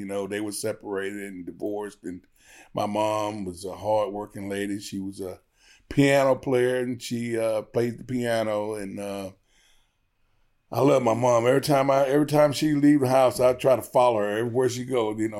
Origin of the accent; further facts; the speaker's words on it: Georgia, United States; I grew up very poor. We was on welfare.